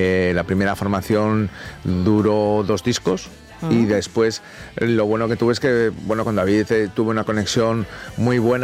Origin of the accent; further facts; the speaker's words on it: Alicante, Valencian Community, Spain; yo tenía ya intención de irme a Madrid un poco a buscarme la vida. En ese sentido, yo soy de Alicante